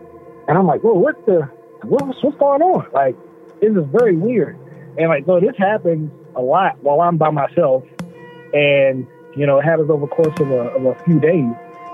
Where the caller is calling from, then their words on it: Louisiana, United States; I'm calling from Louisiana.